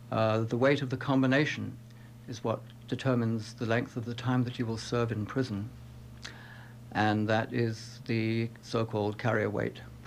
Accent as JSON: {"language": "English", "region": "England", "country": "United Kingdom", "lives_now": "United States", "said": "I'm English, as you probably can tell."}